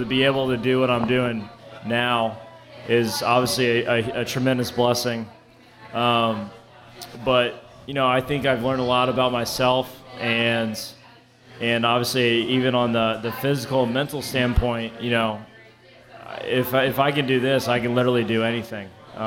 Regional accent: Indiana, United States; I'm from Indiana.

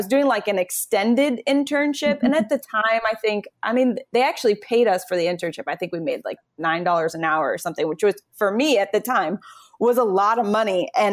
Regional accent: Phoenix, Arizona, United States; moved away as an adult; now in New York City, United States; So when I graduated high school, I grew up in Phoenix. I got on a plane and moved to New York City and didn't have any money.

